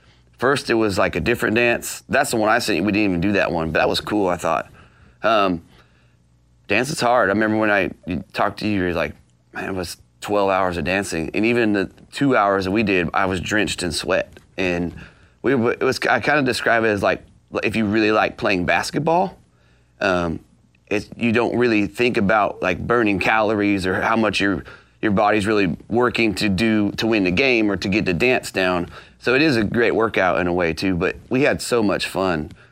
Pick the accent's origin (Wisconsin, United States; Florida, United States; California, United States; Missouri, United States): California, United States; And just California in general is just a hometown show now. Whether it's San Diego, Bakersfield, Sacramento.